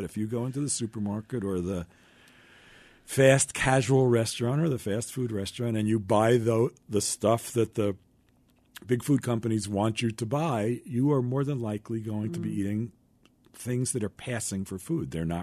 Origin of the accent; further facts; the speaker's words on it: New York, United States; also born or lived in Massachusetts; I lived in New York. I grew up in New York. I was exposed to a lot of great food. And then I went to school in Massachusetts